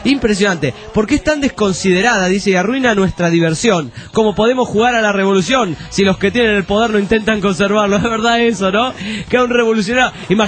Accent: Neuquén, Argentina; estoy con unos amigos, Julio, Nico, Martín. Somos de Neuquén, Argentina

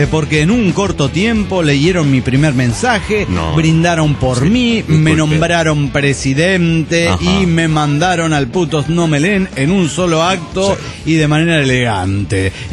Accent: Mexico City, Mexico; del Distrito Federal.

